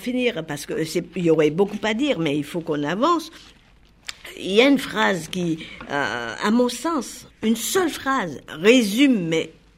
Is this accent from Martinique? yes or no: yes; Martinique; cette mentalité insulaire que je trouve aussi bien chez moi en Martinique qu'à La Réunion.